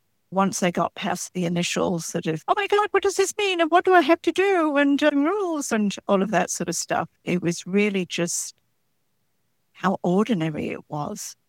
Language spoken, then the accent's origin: English; United Kingdom; I'm obviously British.